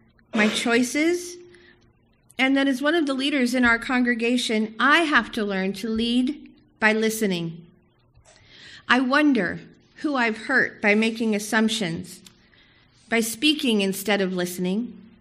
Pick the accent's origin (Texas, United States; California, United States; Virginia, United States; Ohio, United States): California, United States; Long Beach; I grew up here in Long Beach, a city with a very high level of diversity.